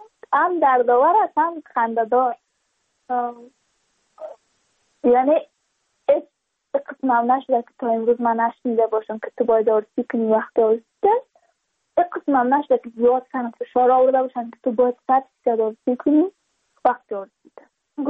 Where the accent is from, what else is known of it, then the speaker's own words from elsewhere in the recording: Badakhshan, Afghanistan; چون ما از بدخشان هستیم، یعنی منطقای دور دستش،